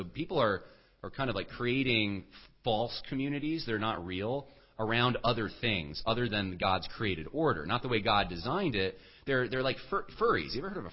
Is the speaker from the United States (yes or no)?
yes; New York, United States; now in Virginia, United States; Well, I remember we moved to Virginia. We come from New York.